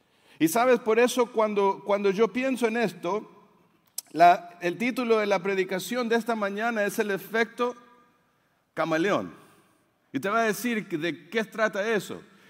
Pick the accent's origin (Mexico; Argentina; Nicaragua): Mexico; Yo soy mexicano.